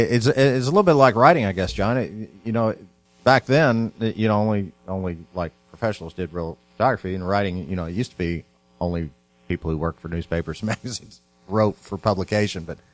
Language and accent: English; Louisville, Kentucky, United States; one of the great treasures of Louisville, Kentucky, my hometown.